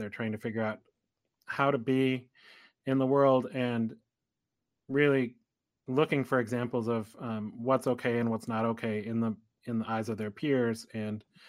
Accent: Elkhorn, Wisconsin, United States; Yes, I did grow up in Wisconsin, and there's a lot of wonderful things about growing up as a boy.

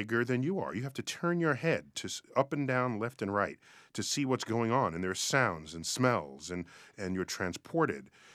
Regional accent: New York City, New York, United States; I grew up in New York City, and the local planetarium there is the Hayden Planetarium.

